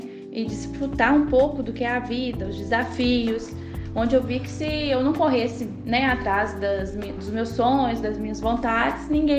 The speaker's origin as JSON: {"language": "Portuguese", "town": "Manhuaçu", "region": "Minas Gerais", "country": "Brazil", "tie": "born or raised there", "said": "eu tenho 21 anos, sou nascida e criada aqui em Manhuaçu, né?"}